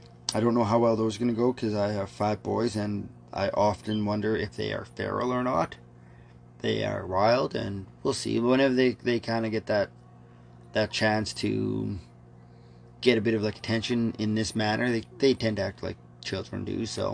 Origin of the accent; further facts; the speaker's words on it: Westlock, Alberta, Canada; also born or lived in Mackenzie, British Columbia; So I was originally from BC. I was born in Mackenzie, BC when I was like 6 months old or so. I think we moved to a small town in Alberta, Westlock. It's north something of Edmonton.